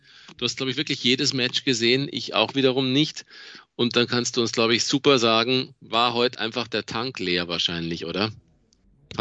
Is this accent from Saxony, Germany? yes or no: no; Munich, Bavaria, Germany; ich als in Deutschland Lebender, in Deutschland Geborener, auch als Münchner